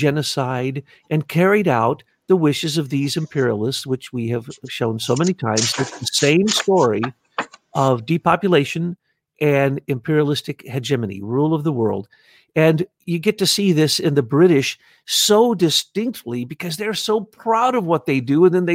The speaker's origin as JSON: {"language": "English", "country": "United States", "said": "I don't want to be loyal to the monarchy. I'm an American"}